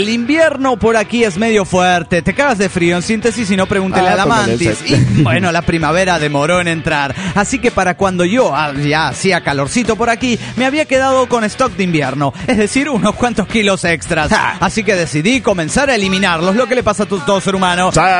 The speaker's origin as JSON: {"language": "Spanish", "region": "Buenos Aires", "country": "Argentina", "tie": "born or raised there", "said": "aquí pasa el próximo en Buenos Aires, Argentina. Pues sí, lo paso en mi tierra natal."}